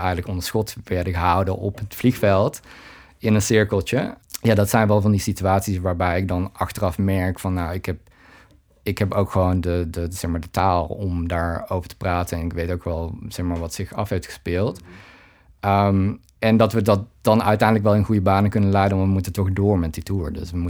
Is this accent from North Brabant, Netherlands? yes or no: yes; Waalwijk, North Brabant, Netherlands; Ik kom zelf uit Waalwijk, dus ik zat in Eindhoven op school oorspronkelijk.